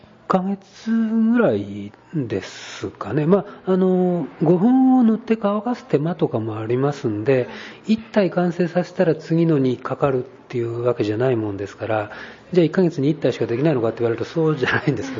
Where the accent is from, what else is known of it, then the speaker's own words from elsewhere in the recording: Shizuoka, Japan; moved away as an adult; now in Kyoto, Japan; 出身私は静岡なんですけれども、で学校卒業しまして、京都のその伝統的な御所人形っていうのを作ってる先生のところに弟子入りする形で京都に出てきたんですよ。